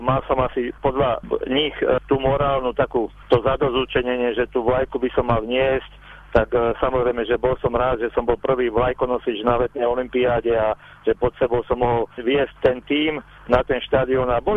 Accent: Prievidza, Trenčín Region, Slovakia; moved away as an adult; also born or lived in Prague; Či to bolo v Prievidzi, kde som vyrastal, alebo neskôr v Prahe, kde som odišiel na vojnu

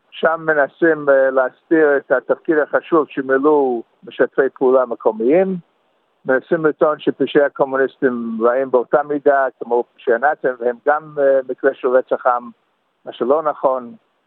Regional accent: United States; Hebrew is a second language; now in Israel; אני יליד ארצות הברית, כפי שתשמעו מהמבטע שלי. אבל עליתי לפני כמעט 50 שנה ארצה

